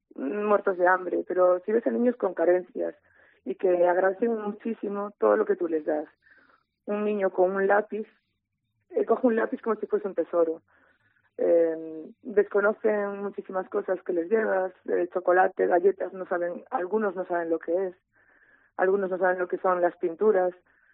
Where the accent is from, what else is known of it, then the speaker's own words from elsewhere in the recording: Galicia, Spain; Somos los únicos gallegos que participamos